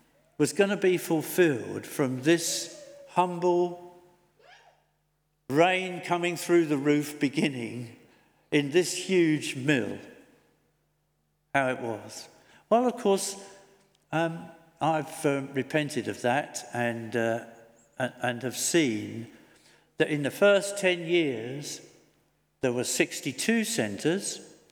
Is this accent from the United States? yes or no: no; Norwich, East of England, United Kingdom; I'm in the Norwich, I come from Norwich. You know, that's that place sort of in the wilderness, a bit up, you know, up country from here.